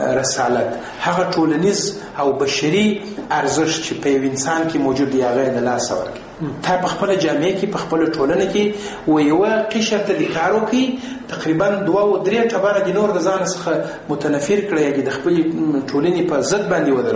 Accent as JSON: {"language": "Pashto", "country": "Afghanistan", "said": "ما زه د افغانستان یم."}